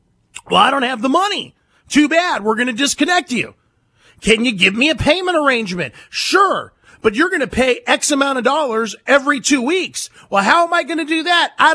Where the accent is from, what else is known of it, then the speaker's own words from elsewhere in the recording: United States; Okay, hell yeah, I'm an American. I'm a patriot, baby.